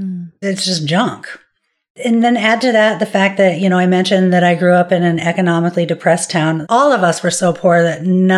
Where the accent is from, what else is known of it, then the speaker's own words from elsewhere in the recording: Washington, United States; And so I was born in Seattle and have always lived here. And we grew up in a very small town at the foothills of the mountains. It was an economically depressed area.